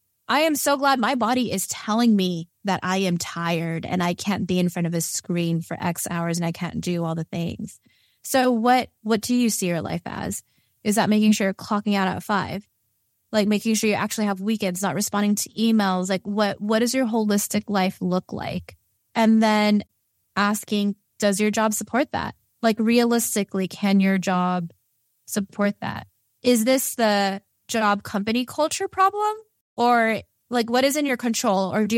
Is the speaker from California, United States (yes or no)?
yes; California, United States; And I am from Southern California, doing this podcast episode from Los Angeles.